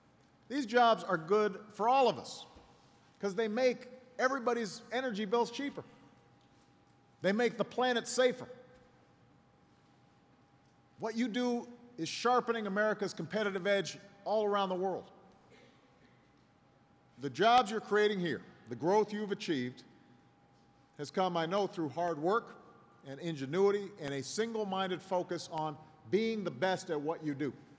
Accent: Illinois, United States; And I know from Illinois, you know, my home state, you know, when a town loses its major employer, it is hard to bounce back.

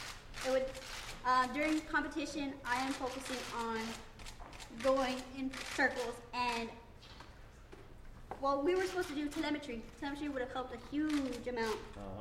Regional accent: San Antonio, Texas, United States; I'm from San Antonio, Texas.

